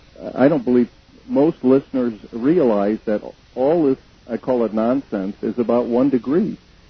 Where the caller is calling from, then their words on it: Chicago, Illinois, United States; I'm calling from Chicago tonight, and we vary between about -5 and 95 degrees Fahrenheit every year.